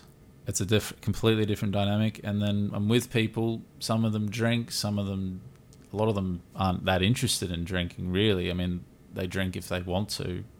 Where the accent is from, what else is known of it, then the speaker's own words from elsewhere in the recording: Australia; Maybe that just speaks for being Australian.